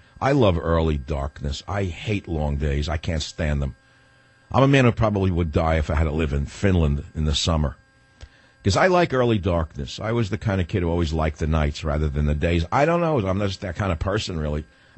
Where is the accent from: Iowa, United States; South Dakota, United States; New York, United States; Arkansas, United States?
New York, United States; Queens; At Le Mans, I'm from Queens.